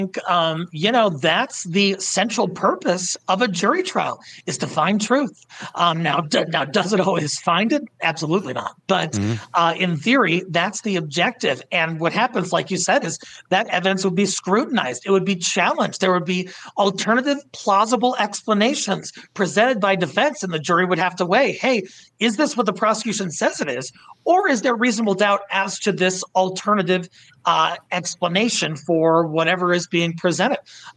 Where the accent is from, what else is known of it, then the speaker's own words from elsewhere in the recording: Colorado, United States; you look at the Aurora Theater shooting case, James Holmes in my home state of Colorado